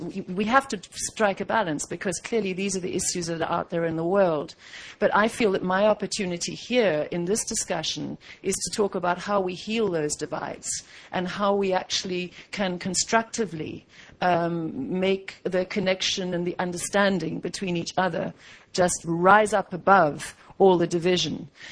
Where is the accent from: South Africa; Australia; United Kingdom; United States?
South Africa; as a South African, I was, of course, intensely proud and very moved by another South African